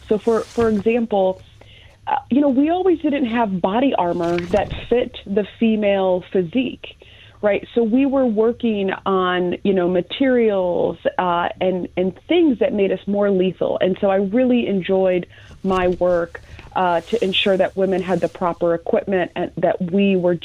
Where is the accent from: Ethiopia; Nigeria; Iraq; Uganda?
Iraq; now in United States; I was kidnapped to Iraq. And so I grew up in the Middle Eastern culture. I grew up speaking Arabic because I was forced to learn it.